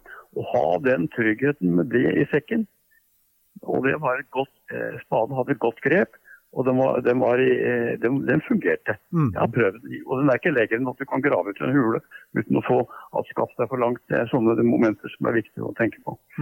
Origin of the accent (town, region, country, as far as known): Bærum, Akershus, Norway; born or raised there